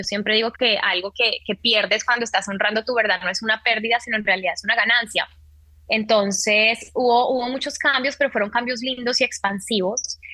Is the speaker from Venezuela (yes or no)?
no; Colombia; now in United States; ya cuando me salí de Colombia y vine a vivir a Estados Unidos